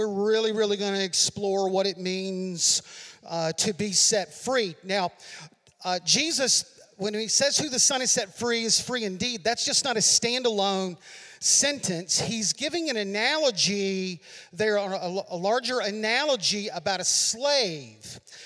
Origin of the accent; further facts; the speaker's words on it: Birmingham, Alabama, United States; born there; So a long time ago in a land far away, I was born in Birmingham, Alabama.